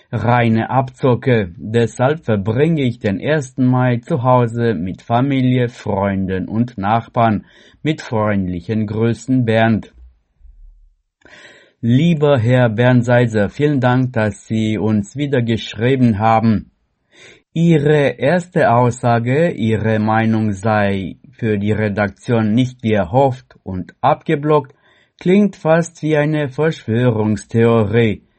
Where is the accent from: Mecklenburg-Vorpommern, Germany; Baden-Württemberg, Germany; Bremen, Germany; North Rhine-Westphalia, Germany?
Mecklenburg-Vorpommern, Germany; Greifswald; born there; also born or lived in Stralsund; Ich habe ja 50 Jahre in Stralsund gewohnt. Seit September 2025 wohne ich aber wieder in einem Ortsteil meiner Geburtsstadt, Greifswald.